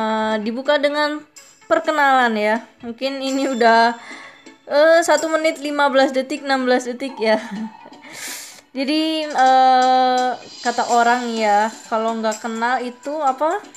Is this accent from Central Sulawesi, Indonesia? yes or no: no; Surabaya, East Java, Indonesia; accent: Javanese; kalau misalnya kalian dengar aku logatnya masih medok-medok gimana, emang sebenarnya aku orang Jawa gitu. Aku wong Jawa asli ngono. Yo, aku iku wong Jawa, Jawane Jawa Timur. Ngono. Aku orang Jawa Timur. Tepatnya orang Surabaya, Surabaya Jawa Timur.